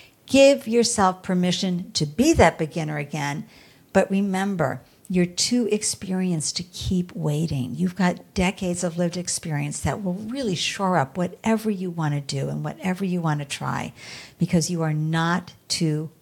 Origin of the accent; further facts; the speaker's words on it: Massachusetts, United States; accent: Boston; I'm going to use my Boston accent for a second.